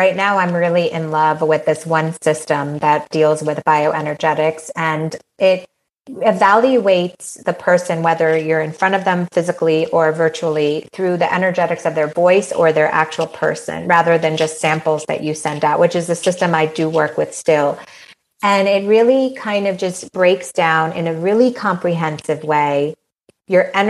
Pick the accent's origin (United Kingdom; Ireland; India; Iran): Iran; I'm from Iran, I'm Persian.